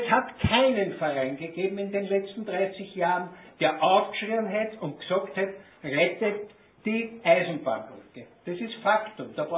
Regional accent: Linz, Upper Austria, Austria; Ich bin auch ein Linzer, der schon über 70 Jahre in Linz wohnt.

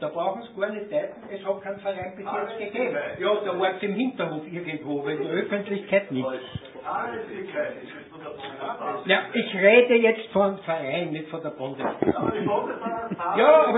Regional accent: Linz, Upper Austria, Austria; Ich bin auch ein Linzer, der schon über 70 Jahre in Linz wohnt.

